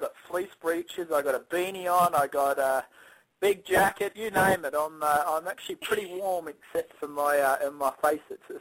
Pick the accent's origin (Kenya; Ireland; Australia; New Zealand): Australia; Sydney, New South Wales; moved away as an adult; now in Unionville, United States; Well, I'm 30 years old. I was born and bred in Sydney, Australia, and moved to the United States a couple of years ago, and I ride eventing horses in Pennsylvania, Unionville, Pennsylvania.